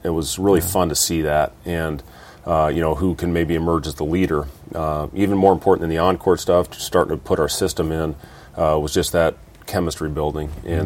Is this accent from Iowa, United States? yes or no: yes; Iowa, United States; playing 4 great years at Iowa State, where I grew up, it was, you know, what I consider my hometown